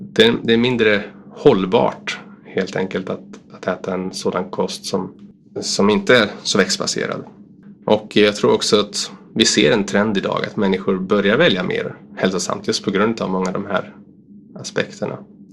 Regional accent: Sweden; Livsmedelsverket i Sverige, där jag kommer ifrån

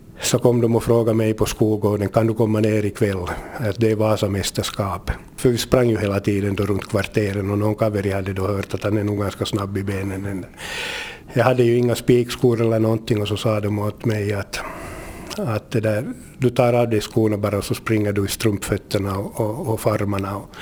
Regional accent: Vaasa, Ostrobothnia, Finland; jag är själv uppvuxen här i Vasa i det man kan kalla arbetarkvarteren, just där vid Stora Långgatan 60, så man hade ju inte levt i bomull hela livet

